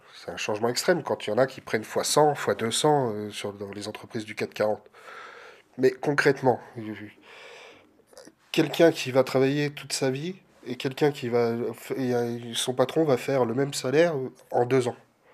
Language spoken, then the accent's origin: French; Dreux, Centre-Val de Loire, France; also born or lived in Auxerre; J'habite à Dreux d'une famille drouaise depuis... Alors moi, je suis né à Auxerre parce que mon père avait été muté, mais... Je suis revenu ici depuis que j'ai 12 ans à peu près.